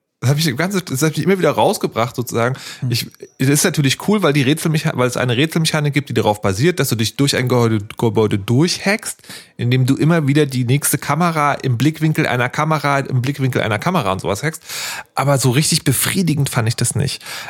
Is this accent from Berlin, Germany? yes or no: yes; Berlin, Germany; Was ich natürlich als Berliner viel lieber hätte, wäre eine grüne Welle.